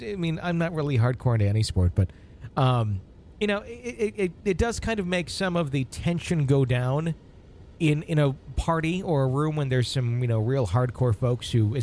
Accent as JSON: {"language": "English", "region": "Wisconsin", "country": "United States", "said": "I wonder how many hauntings there are in my home state of Wisconsin, especially like in the Green Bay area."}